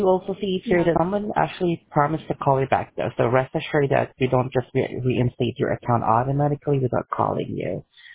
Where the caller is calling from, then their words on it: Philippines